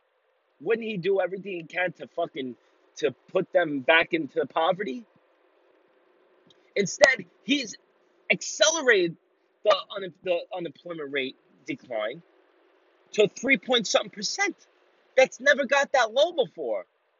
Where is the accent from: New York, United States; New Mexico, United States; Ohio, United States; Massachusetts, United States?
New York, United States; I mean, listen, I'm from New York.